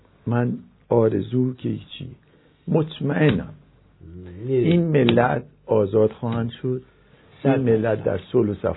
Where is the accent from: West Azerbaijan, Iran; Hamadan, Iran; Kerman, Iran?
Hamadan, Iran; Nahavand; 3 سال نیم اونجا بودم، هنوز که هنوزه هر بار پشت تلویزیون میبینم که از اونجا میاد، از شهر عزیزم نهاوند